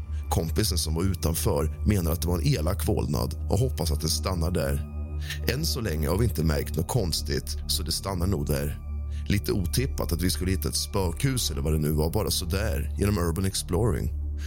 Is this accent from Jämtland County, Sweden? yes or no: no; Karlskrona, Blekinge, Sweden; i min hemstad Karlskrona